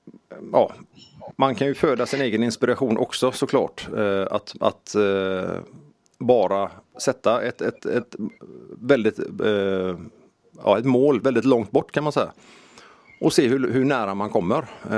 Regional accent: Gothenburg, Västra Götaland County, Sweden; Göteborgsvarvet måste jag ju springa som göteborgare.

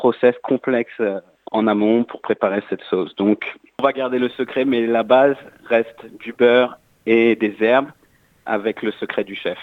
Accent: Paris, Île-de-France, France; je suis originaire de Paris où le concept est né.

